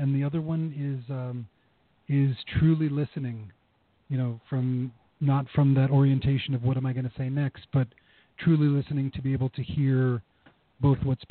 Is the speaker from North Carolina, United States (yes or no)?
no; New York, United States; So I'm from New York originally